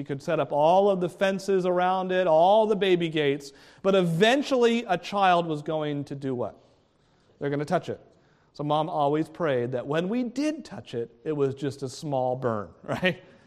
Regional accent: New England, United States; Well, growing up, we grew up in New England, and so we heated our house with a wood stove.

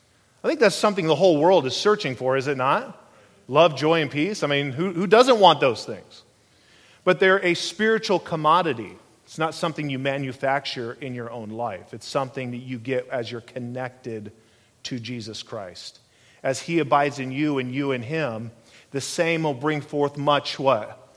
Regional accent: Vail, Colorado, United States; born there; So I was born in Vail, Colorado, and she was at a rodeo

